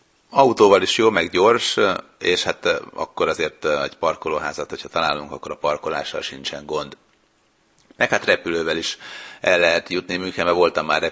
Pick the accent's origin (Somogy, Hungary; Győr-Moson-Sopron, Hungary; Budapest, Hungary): Győr-Moson-Sopron, Hungary; Sopron; now in Germany; Én Sopron környékén nőttem fel, úgyhogy már másodikas voltam, és akkor is már viszonylag jól beszéltem németül